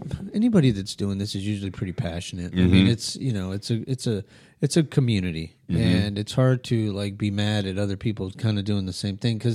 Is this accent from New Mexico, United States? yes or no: yes; Albuquerque, New Mexico, United States; because I grew up in Albuquerque, Mexico.